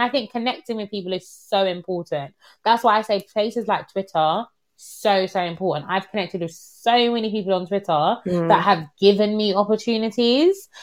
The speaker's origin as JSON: {"language": "English", "country": "United Kingdom", "said": "And as you said about being Black British and Caribbean, it's definitely a nuance that I definitely look at in university"}